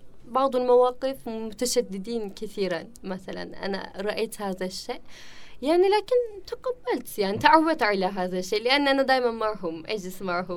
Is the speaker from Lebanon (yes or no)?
no; Black Sea Region, Turkey; Arabic is a second language; وعندما أقول أنا من البحر الأسود